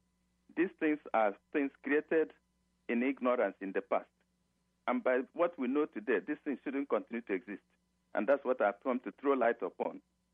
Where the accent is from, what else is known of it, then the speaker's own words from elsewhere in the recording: Nigeria; I am a Nigerian, an Igbo from the Igbo tribe.